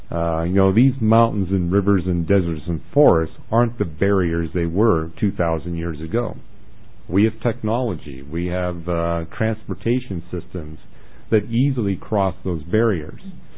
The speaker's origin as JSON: {"language": "English", "country": "Canada"}